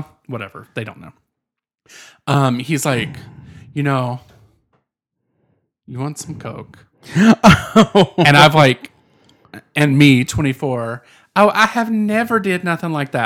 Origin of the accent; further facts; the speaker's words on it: the South, United States; accent: Southern; And I was young and still, I had my Southern accent still.